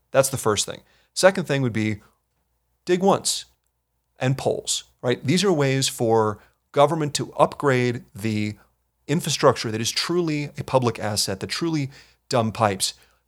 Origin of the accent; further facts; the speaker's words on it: New Mexico, United States; I'm from New Mexico originally.